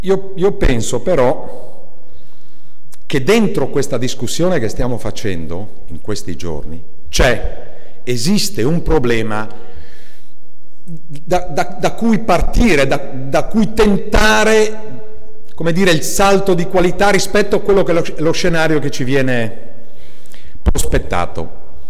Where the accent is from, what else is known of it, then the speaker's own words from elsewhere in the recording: Friuli-Venezia Giulia, Italy; io vengo dal Friuli Venezia Giulia